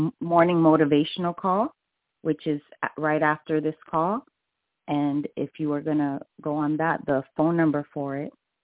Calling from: Miami, Florida, United States; today I'm calling from Miami, Florida

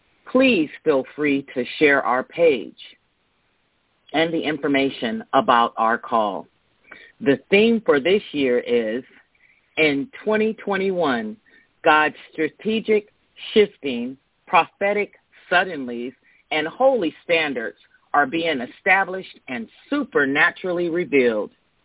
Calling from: Atlanta, Georgia, United States; I'm calling from Atlanta, Georgia, and I am honored to be here with you today.

